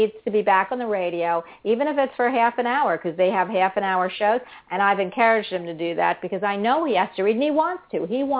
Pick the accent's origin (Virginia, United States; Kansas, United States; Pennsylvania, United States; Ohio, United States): Pennsylvania, United States; Philadelphia; also born or lived in New Jersey; I'm a city girl. I'm from Philadelphia and Jersey